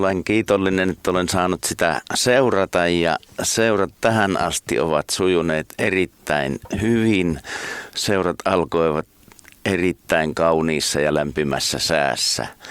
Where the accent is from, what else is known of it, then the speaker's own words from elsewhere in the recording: Lievestuore, Central Finland, Finland; Silloin pikkupoikana asuimme Lievestuoreella